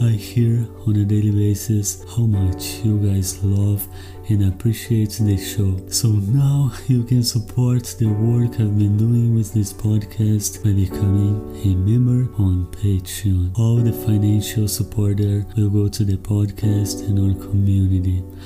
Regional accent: Brazil; I'm from Brazil.

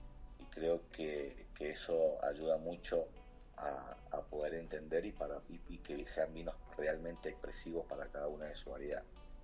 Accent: Luján de Cuyo, Mendoza, Argentina; Si bien soy de acá, de Mendoza, de Luján de Cuyo, tuve la suerte y la oportunidad de poder trabajar en muchos lugares del mundo

